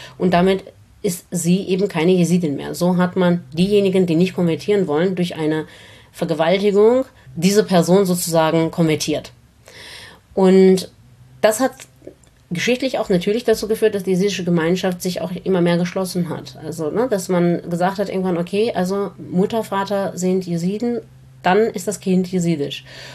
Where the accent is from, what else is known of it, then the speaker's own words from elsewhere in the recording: Armenia; ich komme aus Armenien, das ist richtig. Wir Jesiden kommen aber ursprünglich aus den Ländern Syrien, Türkei, Irak, teilweise auch Iran